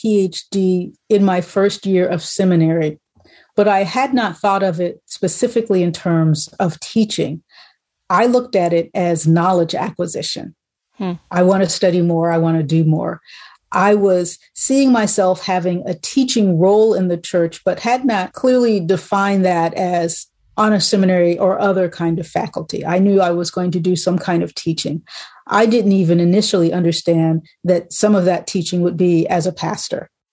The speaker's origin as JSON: {"language": "English", "region": "Maryland", "country": "United States", "tie": "born or raised there", "said": "So I grew up in Maryland. So here, so we have the Philly to D.C. thing together."}